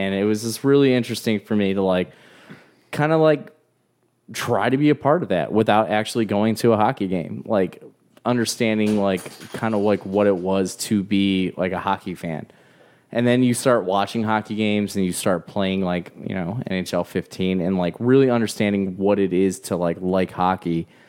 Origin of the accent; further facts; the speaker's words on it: United States; I don't really have anything to cling on to besides like being an American